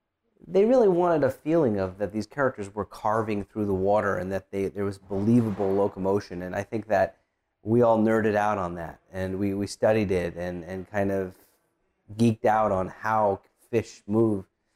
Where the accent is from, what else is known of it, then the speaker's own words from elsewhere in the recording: New Jersey, United States; also born or lived in New York; And it was kind of easy because I was from New Jersey and New York, and it was almost like animating a relative or one of my buddies in high school or something.